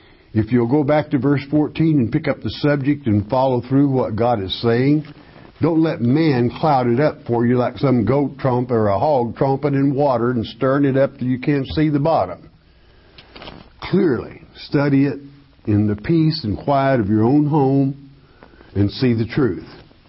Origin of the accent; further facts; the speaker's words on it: Oklahoma, United States; But many in the tribe from where you're from, and being my home state